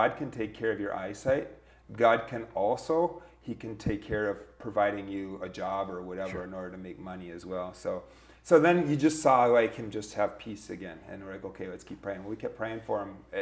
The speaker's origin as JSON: {"language": "English", "region": "Minnesota", "country": "United States", "said": "My goodness, I'm from Minnesota. I used to work a mile away from where George Floyd died, and then I watched my city burn down."}